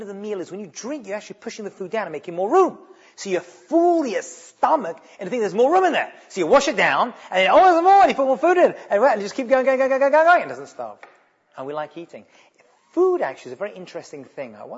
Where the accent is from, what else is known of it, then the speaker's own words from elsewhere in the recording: England, United Kingdom; now in United States; I come from England. Get a cup. No. Here they have small, medium, and bucket.